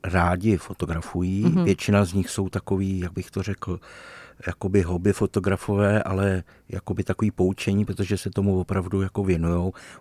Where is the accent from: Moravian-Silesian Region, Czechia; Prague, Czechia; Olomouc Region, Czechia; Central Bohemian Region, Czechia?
Prague, Czechia; v té Praze jsem se narodil, vyrostl, moje rodina tady vlastně odsud pochází, jsme tady po staletí, my jsme bývali pekaři ze Starého Města, určitě jsme třeba tam od 17. století